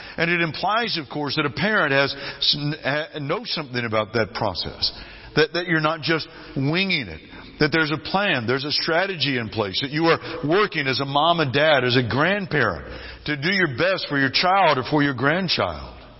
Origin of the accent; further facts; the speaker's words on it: California, United States; When I was a little boy growing up in California, I went into a home one day and there was a plaque on the wall.